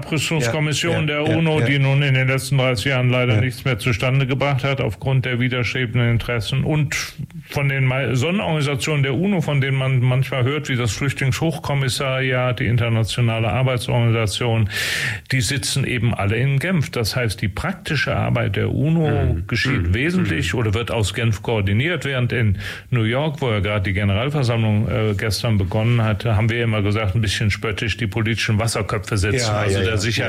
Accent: Cologne, North Rhine-Westphalia, Germany; born there; now in Berlin, Germany; dann habe ich Journalismus, Volkswirtschaft und Sozialarbeit in Köln, meiner Geburtsstadt, studiert und bin dann 79 nach West-Berlin

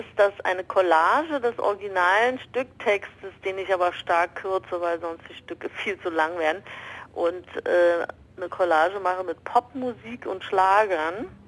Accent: Berlin, Germany; born there; Ich bin in Berlin geboren worden.

